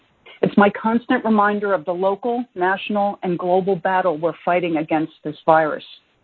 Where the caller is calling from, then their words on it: New York, United States; I'm calling in from the New York metropolitan area, which is the nation's COVID-19 epicenter.